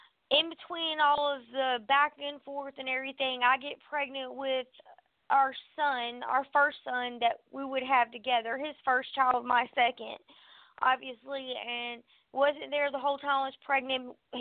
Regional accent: Augusta, Georgia, United States; I've been born and raised in Augusta, Georgia. I was raised in Richmond County, and 12 years ago I moved to Columbia County, which is one county over.

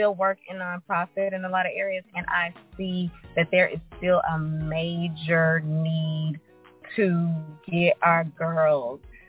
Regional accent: Dallas, Texas, United States; we're originally from Dallas, Texas

